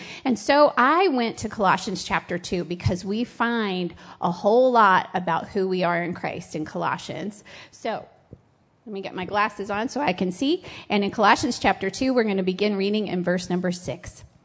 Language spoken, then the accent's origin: English; Florida, United States; I'm from Florida.